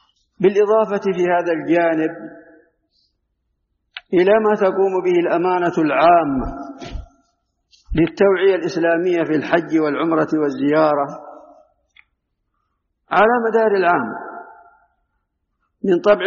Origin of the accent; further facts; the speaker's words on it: Saudi Arabia; بلادنا المملكة العربية السعودية